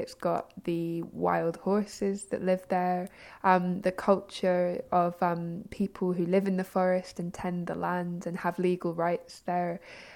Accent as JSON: {"language": "English", "region": "London", "country": "United Kingdom", "tie": "born or raised there", "said": "Well, I grew up in London"}